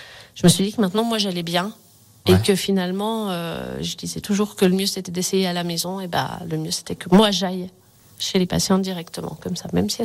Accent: Saint-Jeoire, Auvergne-Rhône-Alpes, France; Elle était vendue dans une pharmacie à La Roche-sur-Foron, donc je suis de Saint-Joire.

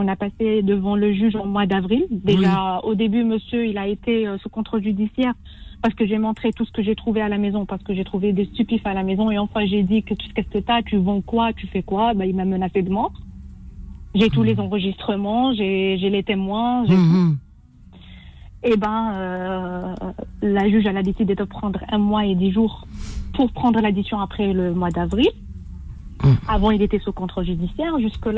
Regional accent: Algeria; Moi, au bled, c'est vrai, je suis algérienne et tout, mais ça n'existe pas ça.

